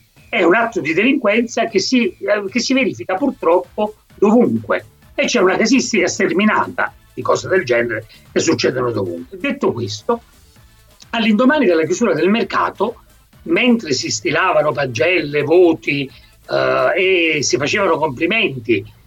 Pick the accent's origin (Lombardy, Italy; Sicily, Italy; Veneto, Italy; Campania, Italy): Campania, Italy; Naples; chiaramente io sono napoletano, fortemente connesso alla mia città